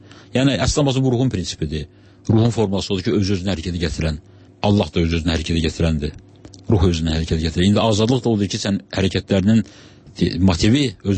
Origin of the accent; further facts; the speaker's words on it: Baku, Azerbaijan; Hərçən Bakıda anadan olmuşam, sonra uşaq vaxtı rayonda olsam, sonra Bakıda yaşanmışam.